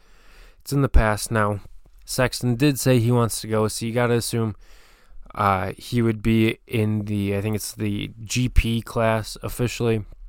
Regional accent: United States; So I'm hoping, obviously, I'm an American.

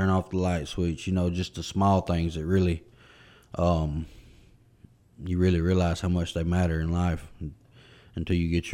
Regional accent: Boonville, United States; I'm 33 years old, and I'm from Boonville.

